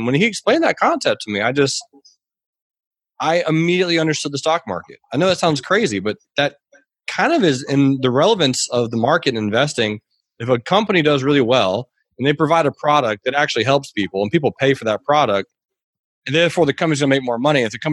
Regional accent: Georgia, United States; I grew up in Georgia, the state of Georgia in the United States of America. And I grew up pretty financially poor, but I didn't really know it.

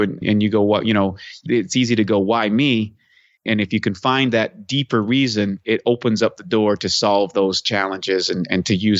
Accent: Canada; Well, I'm from Canada originally, so it's cold.

